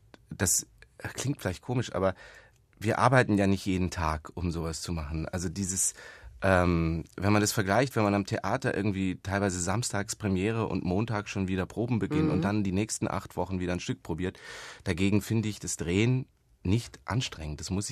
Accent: Munich, Bavaria, Germany; ich bin ja in München da aufgewachsen

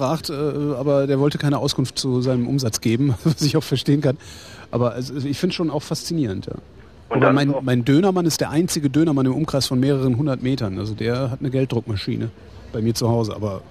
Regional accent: Cologne, North Rhine-Westphalia, Germany; now in Berlin, Germany; Ich komme aus Köln ursprünglich

